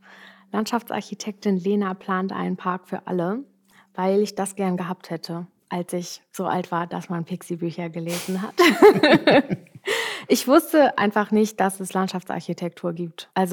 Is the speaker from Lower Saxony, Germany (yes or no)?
no; Berlin, Germany; Naja, ich bin in Berlin geboren, aber dann im Vorort aufgewachsen, auch mit Garten und so.